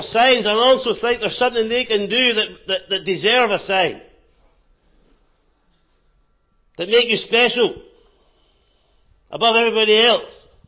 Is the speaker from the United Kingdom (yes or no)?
yes; Scotland, United Kingdom; I choose to be generous, even though I'm Scottish.